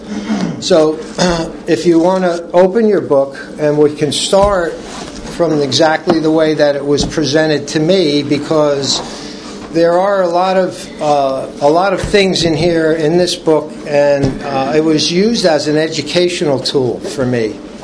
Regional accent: Newark, New Jersey, United States; born there; And I was born in Newark, New Jersey. And I came from a very close Italian family, very strict Italian family

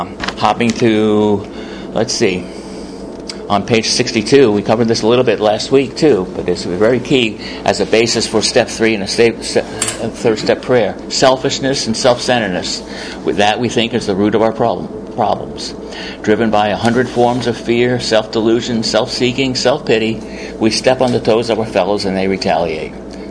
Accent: Staten Island, New York, United States; Growing up on Staten Island, I'm the youngest of six in my family, only alcoholic in the family.

